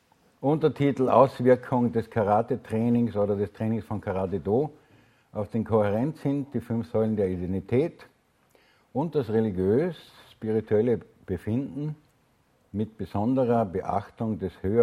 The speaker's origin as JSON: {"language": "German", "town": "Graz", "region": "Styria", "country": "Austria", "said": "weil ich komme aus dem Südosten von Österreich, aus der schönen Universitätsstadt Graz. Und das ist im Bundesland Steiermark."}